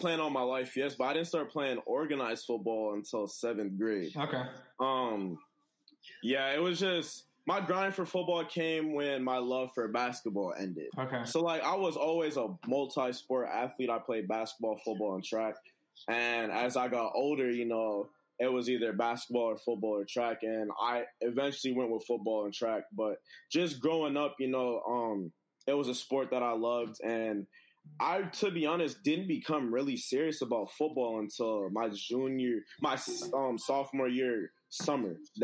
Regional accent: Minneapolis, Minnesota, United States; So it's just like growing up in Minneapolis and stuff like that.

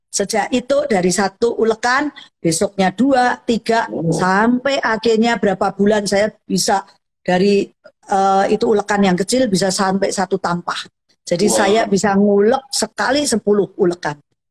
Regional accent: Surakarta, Central Java, Indonesia; Kebetulan saya dari Solo, banyak orang yang ngomong tuh beli gado-gado di si Solo.

